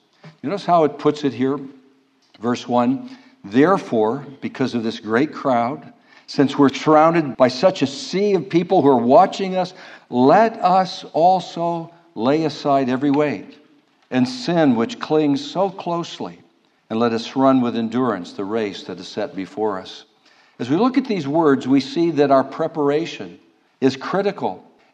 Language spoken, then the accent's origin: English; Pennsylvania, United States; I come from Pennsylvania